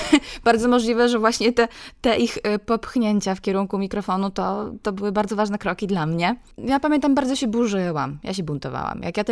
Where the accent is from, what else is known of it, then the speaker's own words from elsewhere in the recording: Łańcut, Subcarpathian Voivodeship, Poland; Tak, pochodzę z Łańcuta konkretnie, chociaż Rzeszów to też jest moje miasto, moje mówię w cudzysłowie.